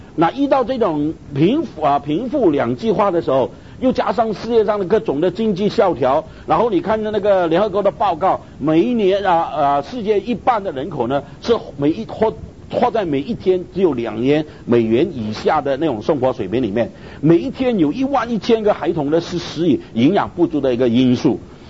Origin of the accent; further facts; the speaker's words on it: Malaysia; 是我是在马来西亚，我住在马来西亚，我算不算这个宣教士？